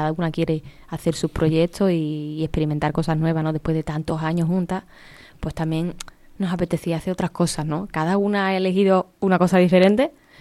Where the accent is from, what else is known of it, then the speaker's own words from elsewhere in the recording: Seville, Andalusia, Spain; now in Madrid, Spain; Yo me vine de Sevilla, de Sevilla me fui a Madrid